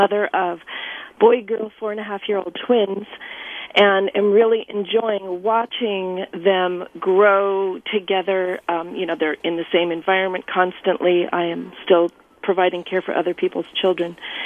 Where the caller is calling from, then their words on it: Berkeley, California, United States; I'm calling from Berkeley.